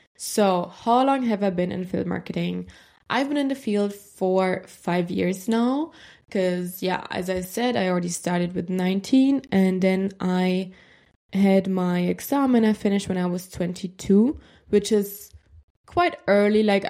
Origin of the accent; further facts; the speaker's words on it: Mannheim, Baden-Württemberg, Germany; accent: German; English is a second language; moved away as an adult; also born or lived in Berlin; now in Malta; I'm 24 years old and I'm currently studying communication studies in Malta. I'm from Germany, which you can probably hear from my accent. But yeah, I was born in the southwest of Germany in a city called Mannheim.